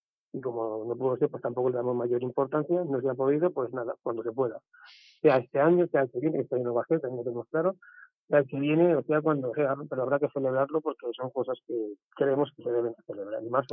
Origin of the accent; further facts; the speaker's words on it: Elche, Valencian Community, Spain; born there; Yo es que soy nacido en Elche, yo no puedo decir tampoco exactamente. Puedo decir lo que le pasó a mi padre y a mis tíos, y a la familia paterna, que salieron de Teruel poco a poco, se fueron saliendo de Teruel y viniendo a Elche.